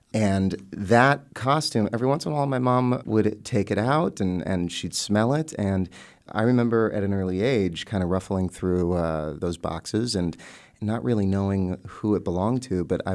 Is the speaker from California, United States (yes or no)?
yes; Los Angeles, California, United States; I grew up on the West Coast